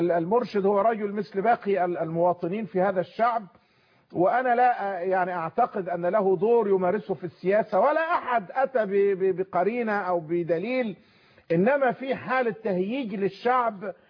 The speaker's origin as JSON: {"language": "Arabic", "country": "Egypt", "said": "احنا ربما كمصريين"}